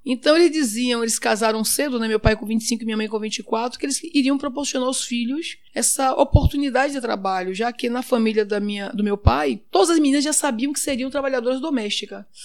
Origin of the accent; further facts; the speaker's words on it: São Paulo, Brazil; born there; now in Salvador, Brazil; Na verdade, eu sou filha de pais baianos, mas eu nasci em São Paulo.